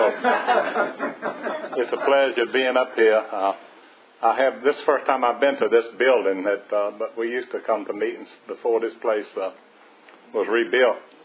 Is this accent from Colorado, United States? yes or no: no; Virginia, United States; Anyway, I was born a while back, you know, and I was born and raised in Culpeper County, and I grew up with a mean, drunken daddy